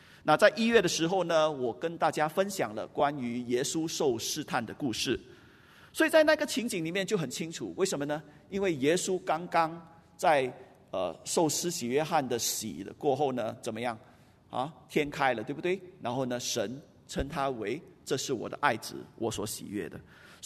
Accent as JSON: {"language": "Chinese", "country": "Singapore", "said": "用我们新加坡人的话就是他是有 pattern 的啦"}